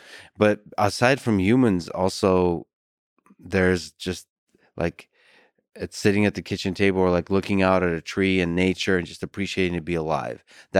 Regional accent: United States; I'm American through and through

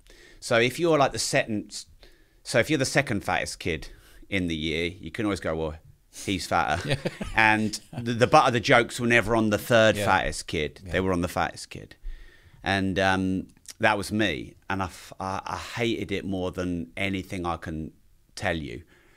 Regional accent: East of England, United Kingdom; Growing up wasn't really something I did anywhere for any length of time because Dad kept moving us around the place. So my dad's always owned pubs, bars, hotels, the odd little club. And so we always moved around Cambridgesh

